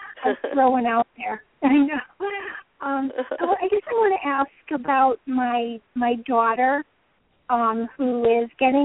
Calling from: California, United States; I'm calling from California.

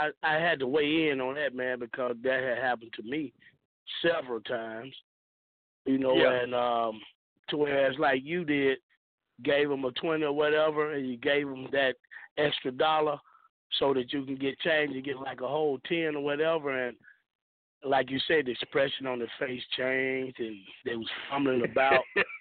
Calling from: Jonesboro, United States; Calling from Jonesboro.

